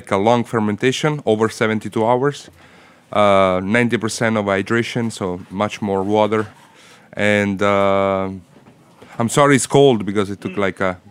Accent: Naples, Campania, Italy; because I'm from Naples, born and raised.

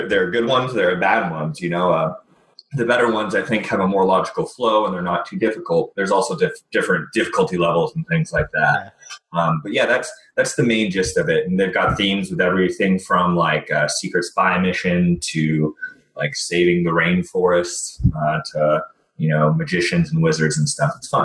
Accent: Santa Barbara, California, United States; born there; also born or lived in Washington / Indiana; I was born in Santa Barbara, moved all around, lived in Washington, Indiana for a bit.

